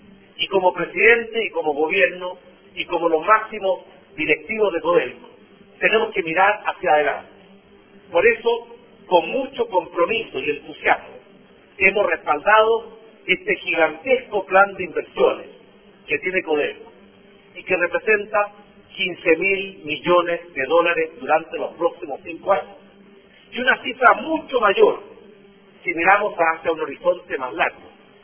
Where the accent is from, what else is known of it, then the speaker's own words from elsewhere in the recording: Chile; somos todos los chilenos